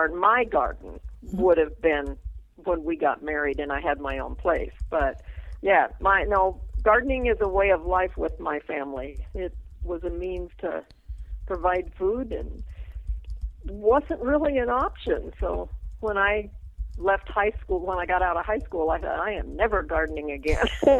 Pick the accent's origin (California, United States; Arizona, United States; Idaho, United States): Idaho, United States; Here and there and everywhere, mostly between Treasure Valley down by Boise, Idaho, and up here around the Moyer Springs area.